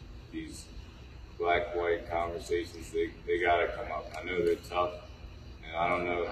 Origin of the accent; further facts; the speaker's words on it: United States; Like Sheriff Steve said, I grew up in Carroll County. That's like all I knew until I went to Shepherd.